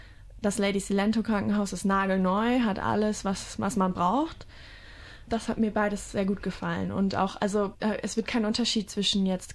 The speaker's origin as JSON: {"language": "German", "town": "Frankfurt", "region": "Hesse", "country": "Germany", "said": "Ich bin 23 Jahre alt und ich komme aus Frankfurt, aus Deutschland. Und bin zurzeit hier in Brisbane"}